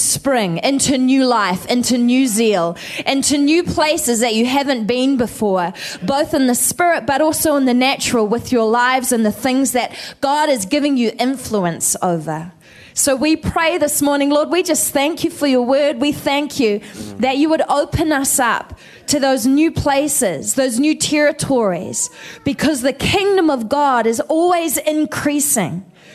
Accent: New Zealand; In New Zealand, we say kia ora. It's the Māori language in New Zealand. So we are from New Zealand.

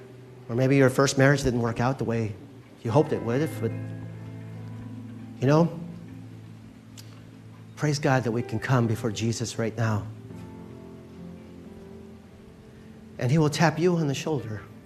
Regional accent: Philippines; I am Filipino.

